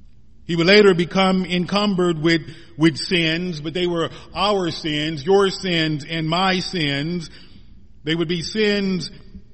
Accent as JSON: {"language": "English", "region": "Missouri", "country": "United States", "tie": "born or raised there", "said": "the river that I was familiar with back in my hometown. My home state of Missouri was the mighty Mississippi River"}